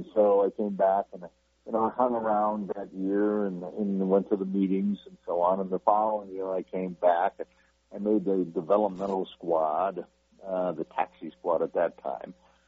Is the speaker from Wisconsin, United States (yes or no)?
yes; Appleton, Wisconsin, United States; And I grew up in Appleton, Wisconsin, and I grew up in a bar. And growing up in a bar, you meet a lot of people.